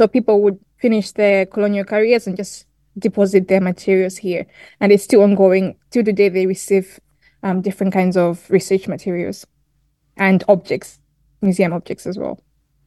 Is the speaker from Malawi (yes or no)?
yes; Malawi; And I think this is the right place to point out that I am from Malawi. So this work is also quite personal in a way that, you know, I'm researching my own country